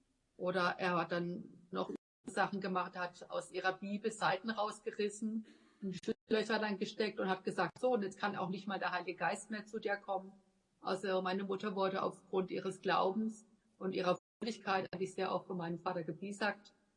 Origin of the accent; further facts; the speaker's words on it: Waldkirch, Baden-Württemberg, Germany; ich bin in Waldkirch bei Freiburg geboren und auch aufgewachsen.